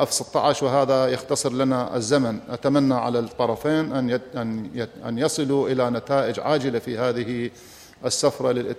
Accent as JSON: {"language": "Arabic", "country": "Iraq", "said": "وهذا ينطبق علينا كعراقيين"}